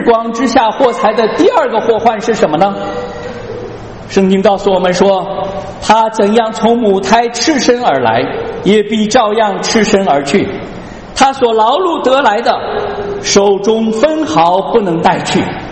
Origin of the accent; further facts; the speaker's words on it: Henan, China; 在我们河南老家啊，这里是历史上丰富的啊，历代这个建立这个王朝的建都的地方